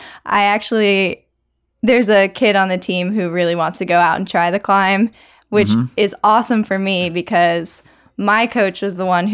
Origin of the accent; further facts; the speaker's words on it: Maryland, United States; As I grew up climbing on the Urchex climbing team in Maryland